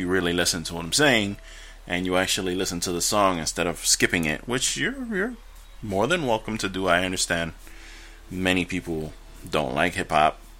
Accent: New York City, New York, United States; I'm from the Bronx, the home of hip-hop.

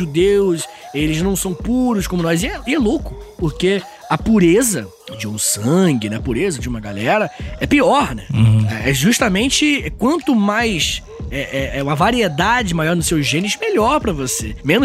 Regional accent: Brazil; A gente entende muito bem disso, que a gente é brasileiro, senhor.

